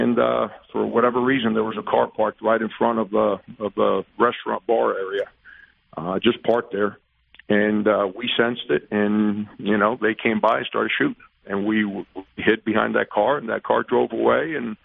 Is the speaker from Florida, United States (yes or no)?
yes; Miami, Florida, United States; As a kid growing up, all we had, I grew up in the Orange Bowl neighborhood of Miami.